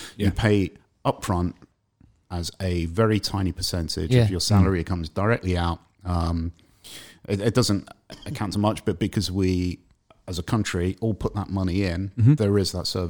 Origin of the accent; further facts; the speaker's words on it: United Kingdom; I am British, I'm a British citizen. I pay my taxes for our NHS